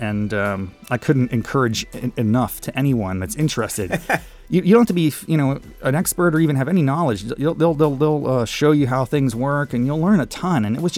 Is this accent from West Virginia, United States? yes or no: yes; West Virginia, United States; Yeah, so I'm originally from West Virginia, rural America, grew up in the 80s